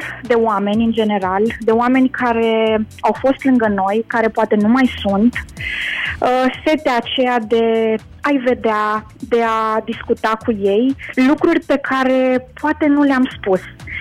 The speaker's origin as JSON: {"language": "Romanian", "town": "Mangalia", "region": "Constanța County", "country": "Romania", "said": "Eu sunt și din Mangalia, dar sunt de la mare."}